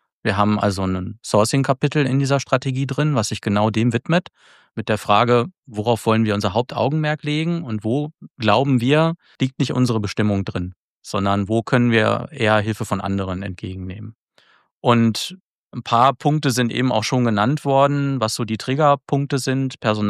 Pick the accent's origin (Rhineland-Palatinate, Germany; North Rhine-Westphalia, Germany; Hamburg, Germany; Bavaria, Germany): North Rhine-Westphalia, Germany; born there; now in Magdeburg, Germany; ich bin ja gebürtiger Ostwestfale, aber wir haben uns hier sehr schnell sehr heimisch gefühlt.